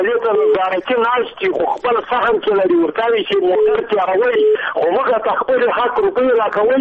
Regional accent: Afghanistan; زه یو افغان یم

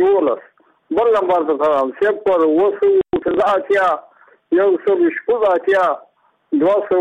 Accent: Muqur, Badghis, Afghanistan; زه بخپله د بادغیس ولایت یم د مقر د ولسوالۍ یم

